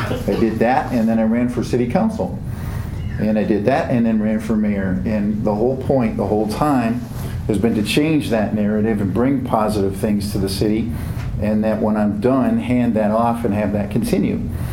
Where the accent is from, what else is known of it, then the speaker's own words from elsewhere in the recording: Richland Center, Wisconsin, United States; Richland Center hooked me in, and I'll be honest with you, I got offended because I came home to a town that spoke poorly ab